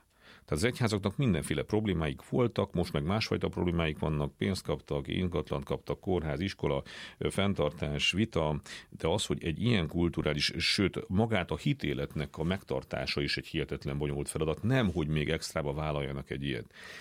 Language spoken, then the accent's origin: Hungarian; Transylvania, Romania; én egy olyan családból származok, ugye Erdélyből, ahol vidéki értelmiségiek voltak az én felmenőim, tehát kis falvakban voltak tanítók